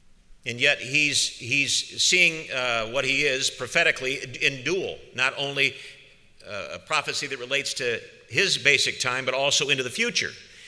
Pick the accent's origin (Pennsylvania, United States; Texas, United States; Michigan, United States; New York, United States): Michigan, United States; Madison Heights; I grew up in Madison Heights, Michigan, outside of Detroit